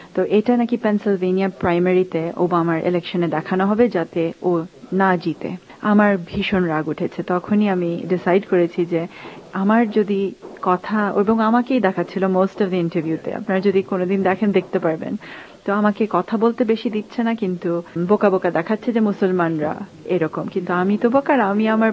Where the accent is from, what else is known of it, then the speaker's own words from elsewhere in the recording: Bangladesh; now in United States; অনেক দেশের মানুষ, আমাদের আফ্রিকান আমেরিকান মুসলিম আছে, পাকিস্তানি ইন্ডিয়ান মুসলিম আছে, আমি বাংলাদেশি